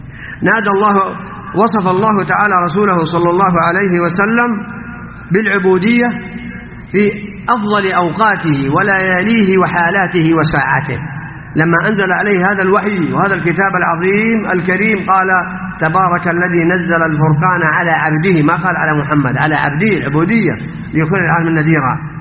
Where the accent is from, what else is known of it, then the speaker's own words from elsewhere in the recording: Saudi Arabia; نعيش في بلادنا المملكة العربية السعودية